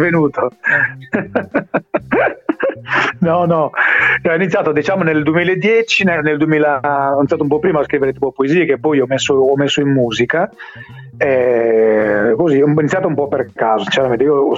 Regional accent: Bitti, Sardinia, Italy; Allora, io sono di Biti.

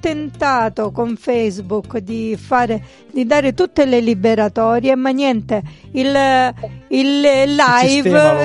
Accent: Lecce, Apulia, Italy; Siamo proprio di Lecce

